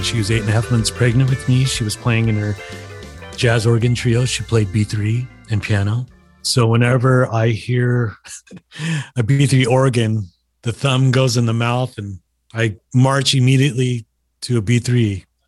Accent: Santa Maria, California, United States; which was in my hometown of Santa Maria, California. Coming from a Filipino background, you know, it was always food and music.

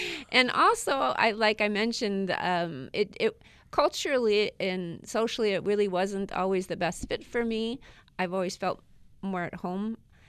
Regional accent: Michigan, United States; there's a church pretty much on every corner where I grew up in West Michigan.

